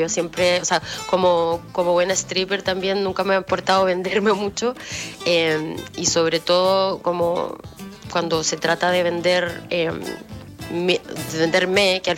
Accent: Calbuco, Los Lagos, Chile; Yo soy sureña, soy de Calbuco, sí.

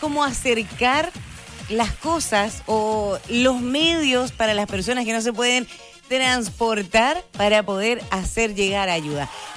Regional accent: Chile; Y porque somos chilenos y nos ayudamos entre todos.

